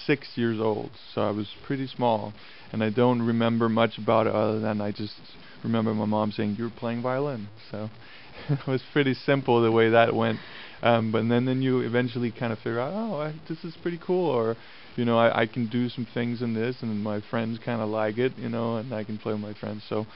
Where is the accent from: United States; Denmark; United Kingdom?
Denmark; Copenhagen, Capital Region of Denmark; English is a second language; I'm actually originally from Copenhagen, Denmark, so I go over to Denmark and play with my band there.